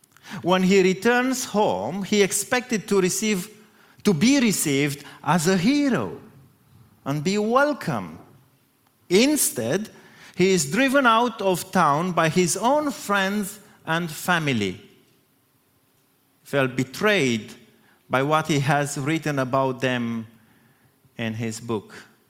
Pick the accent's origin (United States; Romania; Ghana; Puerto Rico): Romania; moved away; I come from Eastern Europe. I encounter this often, even in this country.